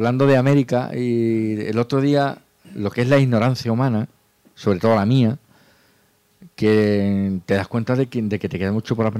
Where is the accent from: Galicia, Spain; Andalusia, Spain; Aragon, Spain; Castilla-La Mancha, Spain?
Andalusia, Spain; Jerez de la Frontera; Decimos, somos de Jerez.